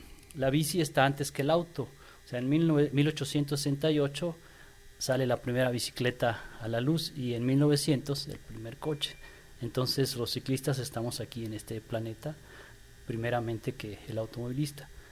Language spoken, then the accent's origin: Spanish; Mexico; en México casi siempre que consumimos